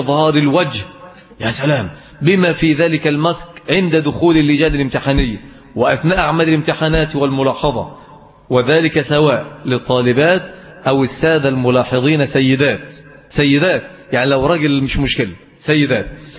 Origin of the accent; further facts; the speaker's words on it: Mansoura, Dakahlia, Egypt; وهذا أمر لا نفتخر به ولكن نذكره لأنه مذمة في بلدنا المنصور